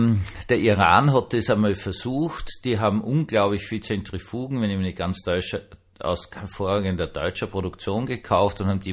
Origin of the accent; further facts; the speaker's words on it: Austria; Also als Österreicher beschwert man sich immer gerne über die Deutschen.